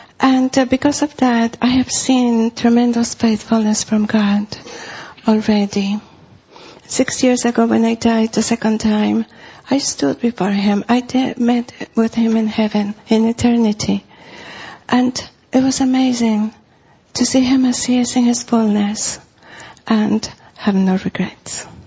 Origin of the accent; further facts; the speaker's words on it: Costa Rica; he said to me, welcome to Costa Rica, where are you from? I said, oh, just from down the street. I said, no, I'm not asking you where are you staying, where are you from? I said, really? I'm from down the street. I grew up just down the street.